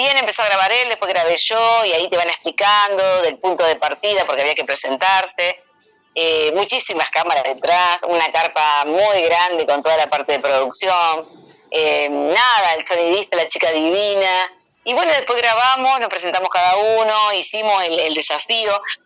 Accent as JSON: {"language": "Spanish", "town": "Diamante", "region": "Entre Ríos", "country": "Argentina", "said": "de Diamante, Entre Ríos, me gusta hacer asado"}